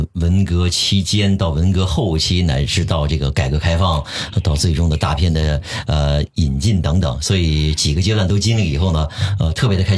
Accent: Shanghai, China; accent: Shanghai; 因为我是上海人，大家可能能听出我的上海口音啊，

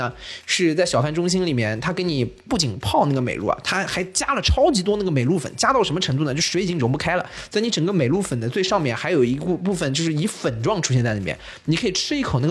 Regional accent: Nanjing, Jiangsu, China; accent: Nanjing; 用我们南京话英文来讲就是叫香的一批

